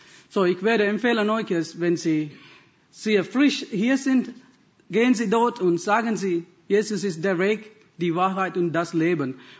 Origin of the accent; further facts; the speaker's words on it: Sri Lanka; born there; German is a second language; Ich bin in Sri Lanka geboren, in einer multireligiösen Familie, wo wir Katholik, meine Mutterseite und meine Vaterseite waren Hindus und habe ich auch Buddhisten Onkel und Tante